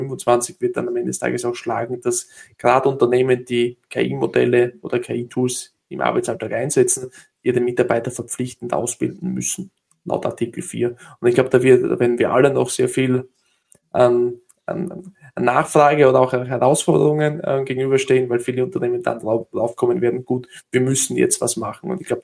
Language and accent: German; Austria; accent: Austrian; ich komme nicht aus Deutschland, sondern aus Österreich. Ja, also bitte verzeiht mir den österreichischen Dialekt.